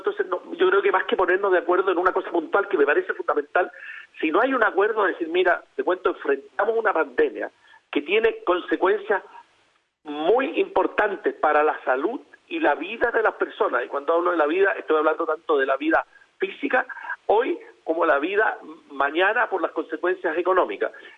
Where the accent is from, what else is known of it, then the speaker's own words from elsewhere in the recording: Chile; cuando enfrentados a una causa común como chileno